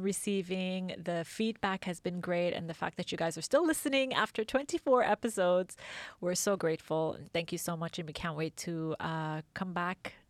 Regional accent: United Arab Emirates; also born or lived in London; I'm originally from Iran, but I'm born and raised in the UAE.

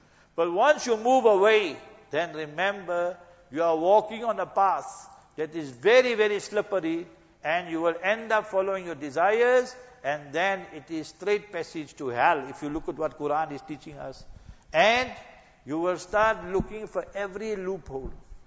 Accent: Johannesburg, Gauteng, South Africa; I say, you know, I come all the way from Joburg.

